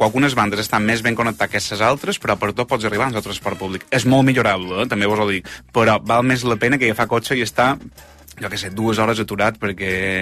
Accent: Sineu, Balearic Islands, Spain; Sí, jo sóc de Sineu, correcte, un poble d'Esplà, just en el centre de Mallorca

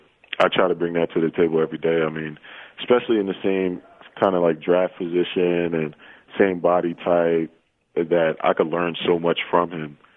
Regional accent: New York, United States; we're two kids from Westchester just trying to make a name for ourselves

